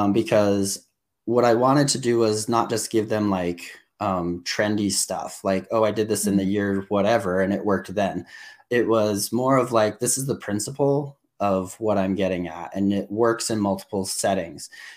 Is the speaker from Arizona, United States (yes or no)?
no; New Mexico, United States; so I'm from New Mexico. I am from the state that everyone forgets is a state.